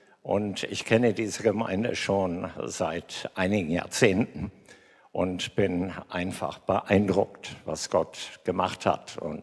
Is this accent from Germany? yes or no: yes; Verden, Lower Saxony, Germany; also born or lived in Hönisch; Ich bin in Hönisch geboren, in Verden zur Schule gegangen.